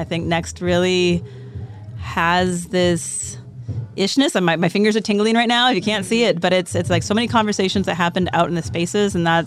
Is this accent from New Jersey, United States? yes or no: no; California, United States; from Alameda County in California, USA.